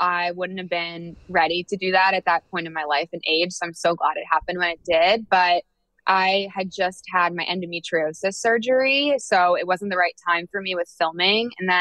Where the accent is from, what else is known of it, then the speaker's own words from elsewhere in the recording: Oakville, Ontario, Canada; now in United States; I'm originally from Toronto